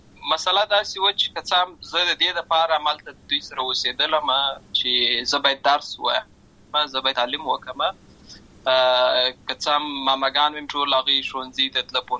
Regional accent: Lashkar Gah, Helmand, Afghanistan; born there; also born or lived in Uruzgan; زه په اصل کې د ورزغان ولایت یم اما زه په هلمند ولایت د شکرګا کې پیدا شوی یم اما د لوی سوې یم

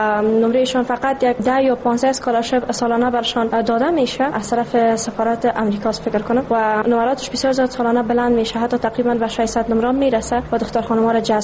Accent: Badakhshan, Afghanistan; ما از بدخشان آمدیم.

